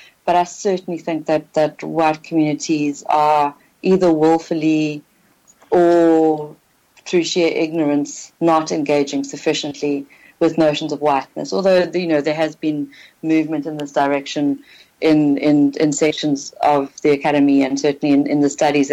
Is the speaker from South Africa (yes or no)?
yes; South Africa; So as a South African, I'm not going to use the term non-white because that has very specific apartheid connotations.